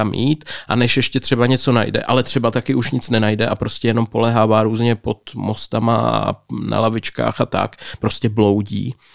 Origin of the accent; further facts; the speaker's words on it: Břeclav, South Moravian Region, Czechia; Já pocházím z Břeclavy, to je na jižní Moravě